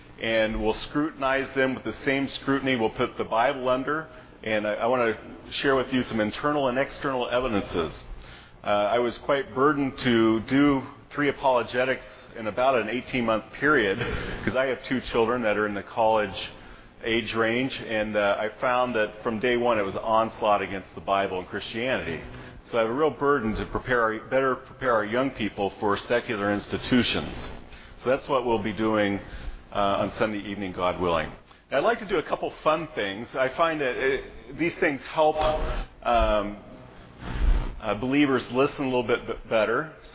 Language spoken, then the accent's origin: English; Kansas, United States; moved away; also born or lived in Illinois; I grew up in Kansas. We were moving from Kansas to northern Illinois.